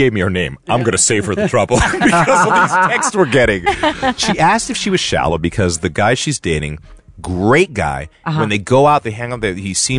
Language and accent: English; Greece; English is a second language; Good morning. … from Greece. I listen to you guys every morning.